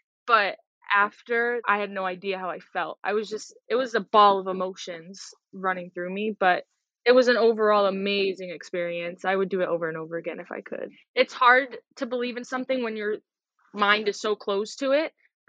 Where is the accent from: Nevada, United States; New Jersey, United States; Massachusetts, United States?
Massachusetts, United States; I am from Massachusetts.